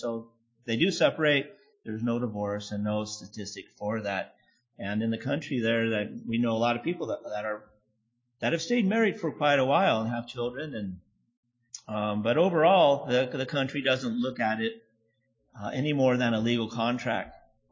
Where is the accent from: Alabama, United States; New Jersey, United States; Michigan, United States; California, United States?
California, United States; Los Angeles; I'm from the Los Angeles, California area